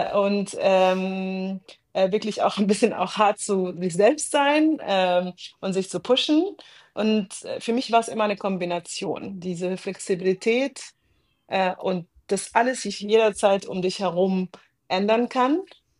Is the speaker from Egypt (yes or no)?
yes; Cairo, Cairo Governorate, Egypt; Also ich bin, wie gesagt, jetzt in Kairo aufgewachsen